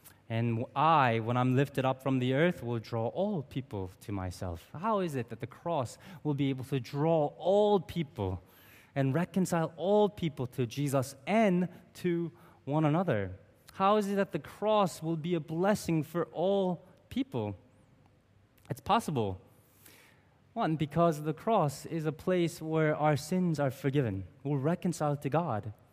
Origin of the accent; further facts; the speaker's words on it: South Korea; now in United States; when I was a young immigrant in the U.S. I grew up in Korea, which is a lot like Hong Kong, in that it's a very Confucianistic world where pastors are very much honored.